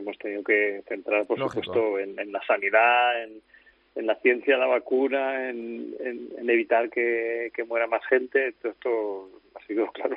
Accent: Madrid, Community of Madrid, Spain; aunque soy de Madrid, pero me gusta mucho el agua

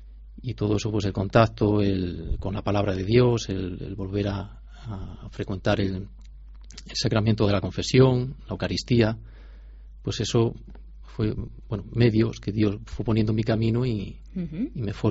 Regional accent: Arenas de San Pedro, Castile and León, Spain; also born or lived in Balearic Islands; Pues soy natural de Arenas de San Pedro, bueno, luego marché a Baleares, uh-huh, a vivir. De ahí regresé, vine a Ávila a hacer los estudios de bachillerato

